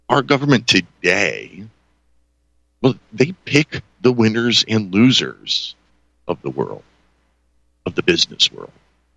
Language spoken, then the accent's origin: English; Pennsylvania, United States; I emailed just about every talk radio station here in my home state of Pennsylvania.